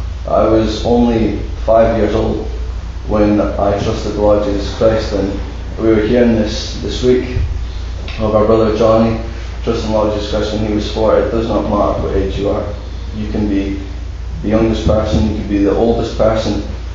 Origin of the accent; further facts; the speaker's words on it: Scotland, United Kingdom; Now, I was born in a Christian family in Shetland. That's where I'm from. I'm from Shetland Isles, right at the top of Scotland. I was born into a Christian family. I was born on the 18th of November, 1992. So as you can guess, I'm 18.